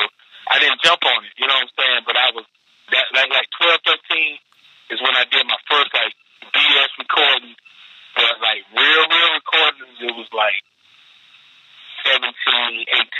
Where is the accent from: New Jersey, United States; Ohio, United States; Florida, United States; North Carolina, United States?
North Carolina, United States; now in Georgia, United States; He's from Detroit, I'm from North Carolina, we both live in Georgia.